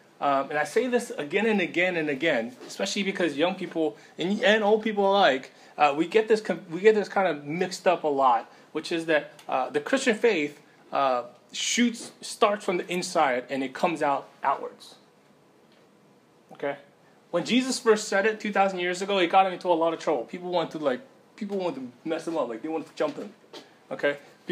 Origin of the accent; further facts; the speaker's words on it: South Korea; born there; English is a second language; I was born in Korea, so most of the English classes in America where they were talking about the technical grammatical parts of the English language, I was totally clueless.